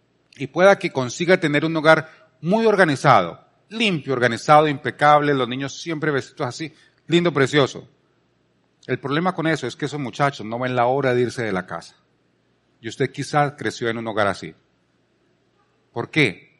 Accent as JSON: {"language": "Spanish", "town": "Palmira", "region": "Valle del Cauca", "country": "Colombia", "tie": "born or raised there", "said": "Cuando yo era muchacho, yo me crié en Colombia, en Palmira, que es una zona de mucha caña de azúcar."}